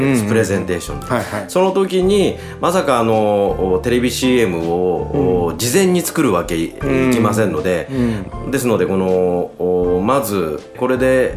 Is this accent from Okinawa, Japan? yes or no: no; Saitama, Japan; はい、私も埼玉出身でして今日楽しみに